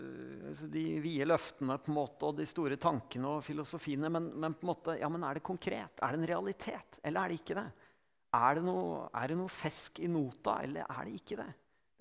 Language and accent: Norwegian; Eastern Norway, Norway; also born or lived in Bergen; som østlending